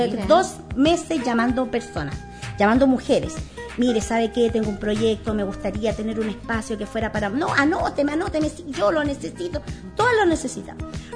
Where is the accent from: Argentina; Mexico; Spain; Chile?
Chile; Tocopilla, Antofagasta; Somos las mujeres de Tocopilla, las emprendedoras.